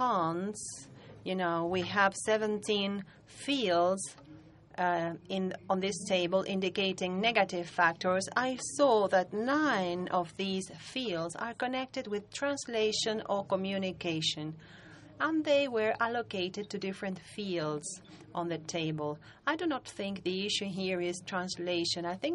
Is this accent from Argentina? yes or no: yes; Argentina; English is a second language; I am from Argentina.